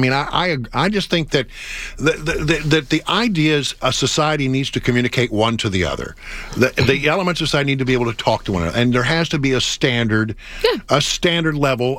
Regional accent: Texas, United States; Yeah, I come from Texas, and I will admit that we're already a little challenged sometimes when it comes to proper grammar.

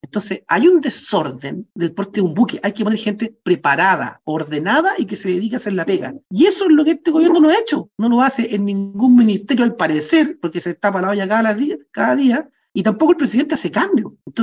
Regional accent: Chile; Entonces, lo que nosotros estamos esperando como chilenos

